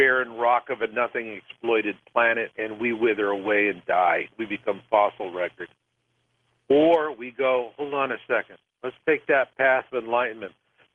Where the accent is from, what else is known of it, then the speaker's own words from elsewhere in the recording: Arizona, United States; I grew up in Arizona, and I just like them as a people.